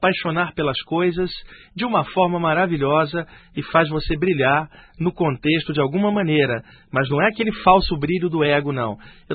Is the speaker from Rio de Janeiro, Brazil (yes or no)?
yes; Rio de Janeiro, Brazil; desde pequeno, lá no Rio de Janeiro, onde eu nasci, a minha avó, que era muito católica